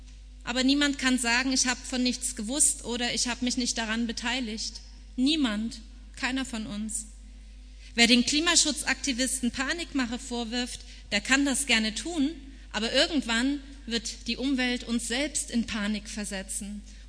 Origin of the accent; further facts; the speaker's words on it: East Germany, Germany; Genau wie vor 30 Jahren, 1989, im Osten unseres Landes, wo ich aufgewachsen bin.